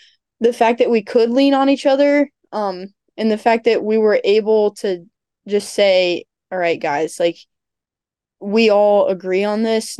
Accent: Ohio, United States; I mean, I'm from Ohio, so that's like a 6-hour trip.

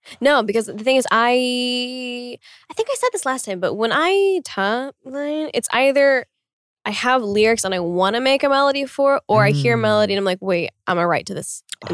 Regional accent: Oklahoma, United States; I think it's Greenwood, Oklahoma. I don't know, but I was like… That place is like 4 hours away from my hometown. Oh. I was like, this is happening in my good state.

